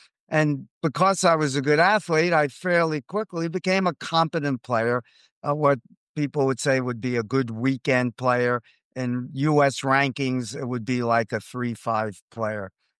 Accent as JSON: {"language": "English", "town": "New York City", "region": "New York", "country": "United States", "tie": "born or raised there", "said": "And this story begins with my background as a kid growing up in New York City."}